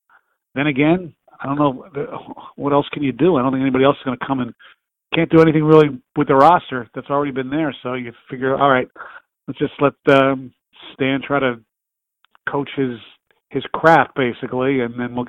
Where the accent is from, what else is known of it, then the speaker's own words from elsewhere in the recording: Philadelphia, Pennsylvania, United States; I mean, when you look at some of the other cities, and obviously most people know I'm from Philly